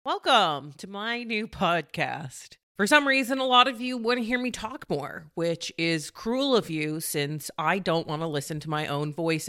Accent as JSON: {"language": "English", "region": "New England", "country": "United States", "said": "I'm from New England, so it's just NASCAR is not a super accessible sport to me anyway."}